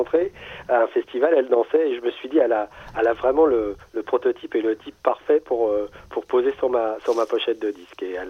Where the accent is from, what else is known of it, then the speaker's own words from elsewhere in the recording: France; parce que j'habitais en France, je suis né en France